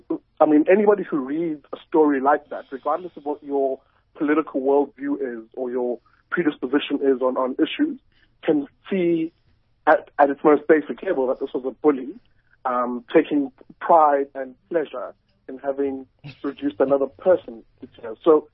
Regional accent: Umlazi, KwaZulu-Natal, South Africa; now in Cape Town, South Africa; So I'm from Mlazi, Durban, and I now live and work in Cape Town after having come down to Cape Town to do my master's at UCT

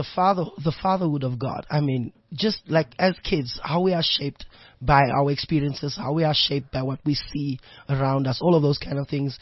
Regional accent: Eldorado Park, Gauteng, South Africa; Okay, for me, I mean, Eldorado Park, you know, it's renowned for gangsterism, renowned for, you know, drug abuse and all of those kind of things happening there. It was a challenge, you know, being raised by a single parent.

